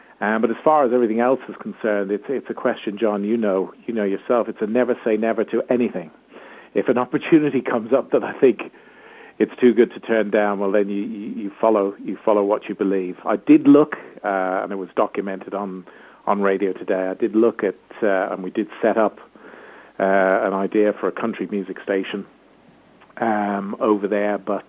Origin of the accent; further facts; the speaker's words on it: Ireland; Because at the end of the day, I am Irish. Ireland's my home. It always will be.